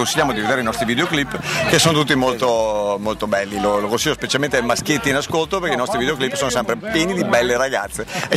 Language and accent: Italian; Vicenza, Veneto, Italy; siamo a Montebello Vicentino, noi siamo di Vicenza, per cui certo, siamo contentissimi di essere qui.